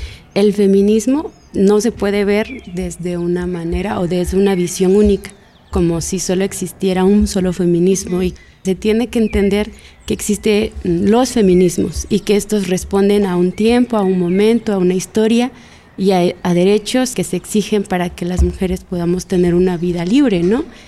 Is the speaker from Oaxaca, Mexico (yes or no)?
yes; Oaxaca, Mexico; vengo de la Mixteca Baja, del estado de Oaxaca.